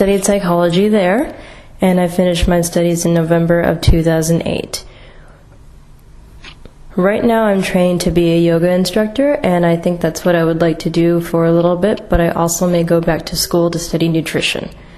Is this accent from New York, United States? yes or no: no; Ann Arbor, Michigan, United States; I come from Ann Arbor, Michigan, which is a small university town in about the middle of the states, in a region called the Midwest. Ann Arbor is a university town, so it's small. It's only about 150,000 people, but it's very safe